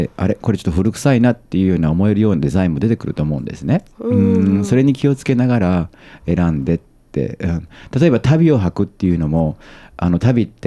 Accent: Kyoto, Japan; moved away as an adult; 古風な匂いのする京都で生まれ育って

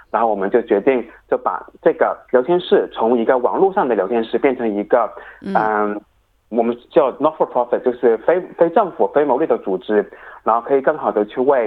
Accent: Hong Kong; now in Sydney, Australia; 然后我个人是来自香港的，我大概是六年前从香港来到澳大利亚的悉尼。

